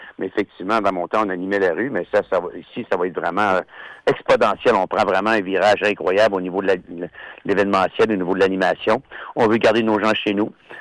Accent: Shawinigan, Quebec, Canada; Nous, chez nous, à Shawinigan, on a 600 kilomètres de rues.

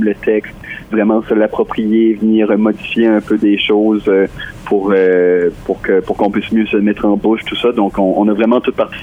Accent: Balmoral, New Brunswick, Canada; Moi, j'ai grandi à Balmoral jusqu'à 10 ans.

